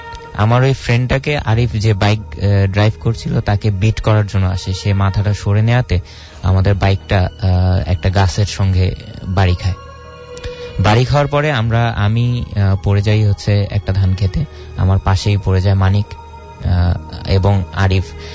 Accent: Lalmonirhat, Rangpur Division, Bangladesh; now in Dhaka, Bangladesh; আমি এসেছি ফার্মগেট থেকে, আমার দেশের বাড়ি হচ্ছে লালমনিরহাট ডিস্ট্রিক্টে।

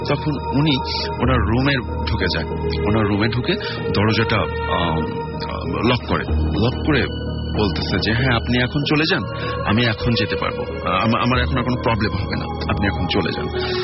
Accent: Baliakandi, Dhaka Division, Bangladesh; এটা হচ্ছে আমার গ্রামের বাড়িতে, সেটা হচ্ছে রাজবাড়ি বালিয়াকান্দিতে

